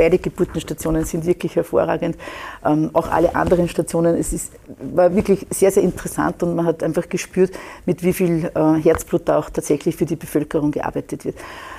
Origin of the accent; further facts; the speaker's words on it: Lower Austria, Austria; Ich bin aus Niederösterreich, Grenzgebiet Oberösterreich